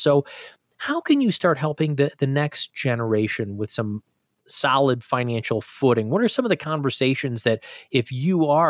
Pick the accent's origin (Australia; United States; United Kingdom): United States; Illinois; I grew up in Illinois, so we had tolls, I feel like, every 100 yards.